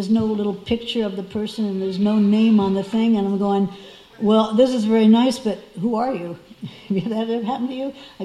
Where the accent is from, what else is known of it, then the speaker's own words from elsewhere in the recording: Miami, Florida, United States; I used to live in Miami, I was raised in Miami. And I hadn't been back there for years.